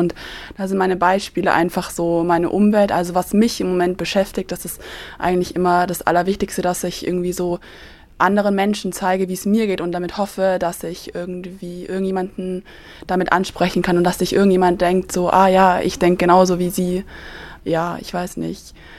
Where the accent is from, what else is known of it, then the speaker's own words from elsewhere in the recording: Nuremberg, Bavaria, Germany; bin 19 Jahre alt und komme aus Nürnberg.